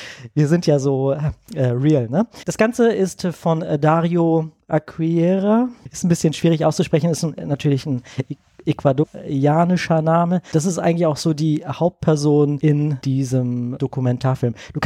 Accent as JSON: {"language": "German", "region": "Hamburg", "country": "Germany", "said": "bin Hamburger, so nebenbei."}